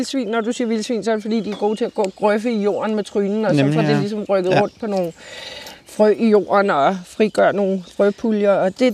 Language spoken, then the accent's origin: Danish; Capital Region of Denmark, Denmark; jeg kommer fra Bornholm, hvor der er fire gange så mange havesanger som i resten af landet.